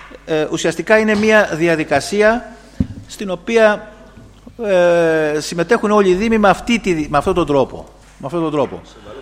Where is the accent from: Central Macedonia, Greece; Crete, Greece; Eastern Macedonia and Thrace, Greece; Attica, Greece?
Crete, Greece; Chandras; Επειδή τυχάνει να είμαι από το Χαντρά, αυτό είναι το γήπεδο του Χαντρά.